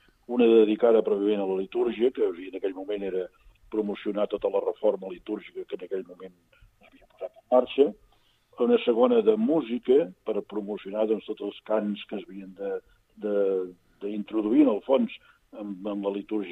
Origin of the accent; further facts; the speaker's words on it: Olot, Catalonia, Spain; jo soc d'Olot i recordo Sant Esteve d'Olot, la meva parròquia, la parròquia d'Olot, la principal